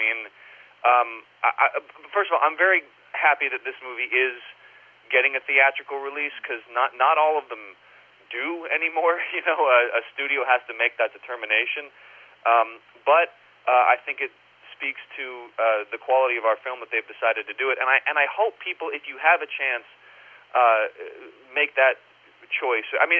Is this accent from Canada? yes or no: no; Santa Clarita, California, United States; in my hometown, Santa Clarita, here in California.